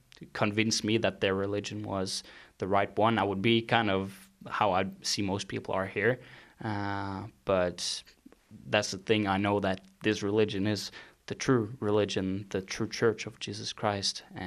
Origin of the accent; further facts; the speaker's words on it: Kristiansand, Agder, Norway; I'm from Norway, from a small place called Kristiansand.